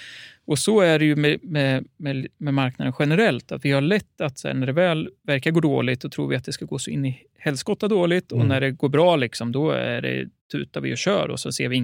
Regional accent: Sweden; så har ju svenskarna, även om vi är högt belånade, ett av världens högst belånade folk

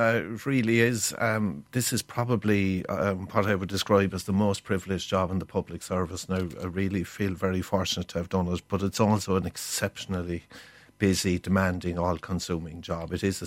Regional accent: Limerick, Munster, Ireland; I'm from Limerick. I live in Limerick.

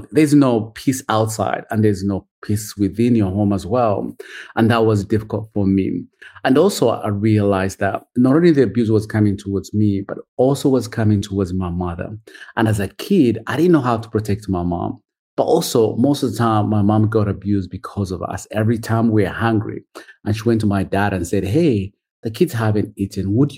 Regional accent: Uganda; So I'm from Uganda, grew up poor of the poorest.

